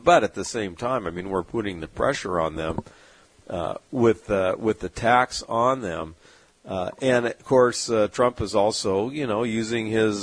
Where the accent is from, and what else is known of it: San Diego, California, United States; born or raised there